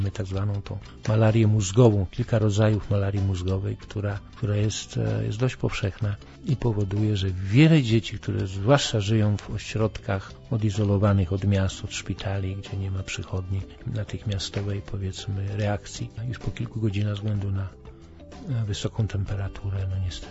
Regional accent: Katowice, Silesian Voivodeship, Poland; moved away as an adult; now in Ghana; właśnie w Katowicach, skąd pochodzę

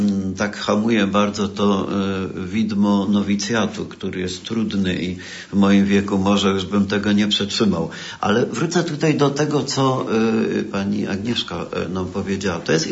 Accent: Silesian Voivodeship, Poland; Ja pochodzę z Górnego Śląska, więc wiadomo, że tamto miejsce znam.

